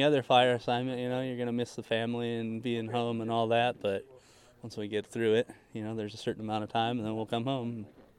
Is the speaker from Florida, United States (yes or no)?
no; Mariposa, California, United States; I'm from Mariposa.